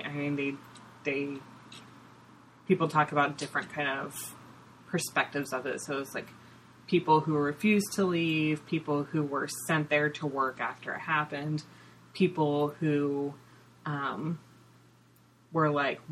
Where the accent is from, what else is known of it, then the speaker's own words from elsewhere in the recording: United States; I mean, I'm American, I'm reading it.